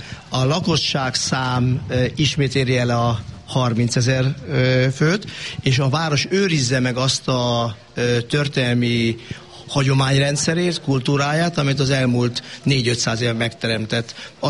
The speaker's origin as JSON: {"language": "Hungarian", "town": "Pápa", "region": "Veszprém County", "country": "Hungary", "said": "nem csak mi pápaiak vagyunk itt"}